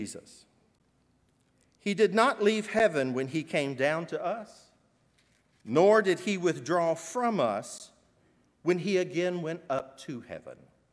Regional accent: Wright, Arkansas, United States; also born or lived in Little Rock; I was in a tiny rural community called Wright, Plumbau.

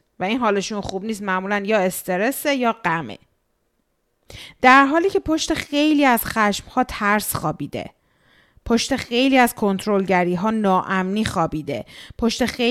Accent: Iran; moved away; وقتی که شما به غرب مهاجرت میکنین، من اینو هم خودم تجربه کردم توی 16 سالی که خارج از ایران زندگی میکنم

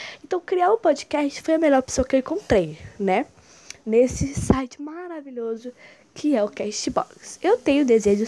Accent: Rio de Janeiro, Brazil; Eu sou do Rio de Janeiro, moro aqui desde, não do Rio capital, tá, gente? Eu sou do interior do Rio de Janeiro. Moro desde sempre na minha cidade, nunca me mudei e tal.

